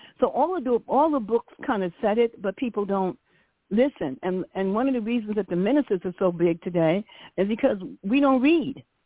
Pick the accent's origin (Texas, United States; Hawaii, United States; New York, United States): New York, United States; New York City; born there; I'm 81, so I was born in New York City.